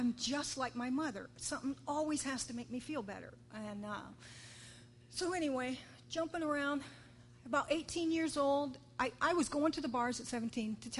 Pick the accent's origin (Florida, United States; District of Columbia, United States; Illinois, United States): Florida, United States; Punta Gorda; also born or lived in Michigan; now in Tampa, United States; So anyway, at 18 years old, I came to Tampa. I'm originally from Punta Gorda, down south. And I was born and raised there. Between there and Michigan, we moved around a lot